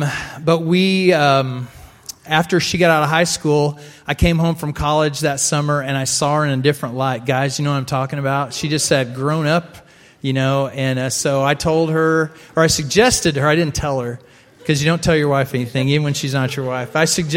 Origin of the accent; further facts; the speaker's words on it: Bolivar, United States; But we're from this area. We grew up in Bolivar area. Lorna, she lived in the city of Bolivar. I lived out in the country on the farm.